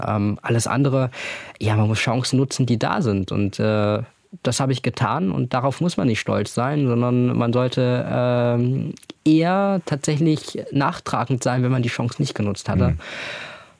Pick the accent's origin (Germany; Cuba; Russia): Germany; now in Hannover, Germany; ich komme aus dem Umland von Hamburg, wir sind dann nach Hannover gezogen, große Stadt.